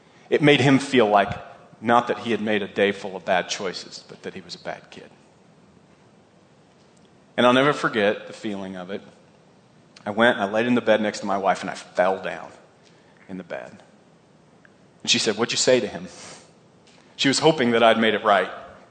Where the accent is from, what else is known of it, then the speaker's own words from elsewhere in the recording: Ellettsville, Indiana, United States; I grew up in Ellettsville, and I haven't been around Ellettsville for a while